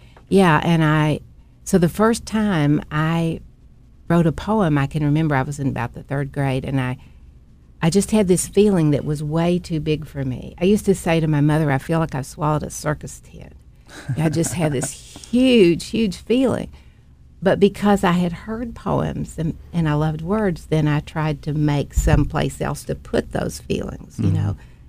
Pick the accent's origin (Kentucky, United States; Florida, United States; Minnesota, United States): Kentucky, United States; I've been a folk music follower since I was 14, and then I grew up in Harlan County, so I knew it was from Harlan County